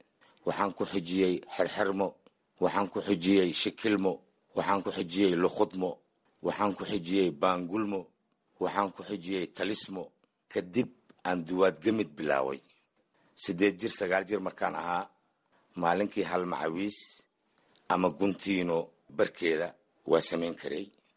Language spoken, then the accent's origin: Somali; Jilib, Middle Juba, Somalia; born there; aniga waxaan ku dhashay Jilib marka oo 3 meel badka ah hal meelna berika ah.